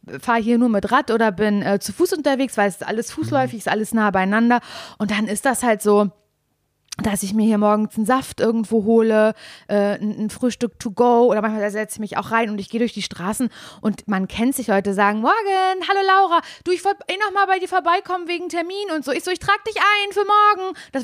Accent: Berlin, Germany; ich bin ja Großstadtgöre, ich denke mir so, mit unfreundlichen Leuten kenne ich mich wirklich sehr gut aus, ich komme aus Berlin

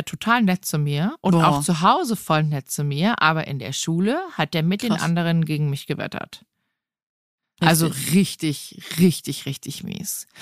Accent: Rottach-Egern, Bavaria, Germany; Ich bin hier am Tegernsee groß geworden, in Reutach-Egern.

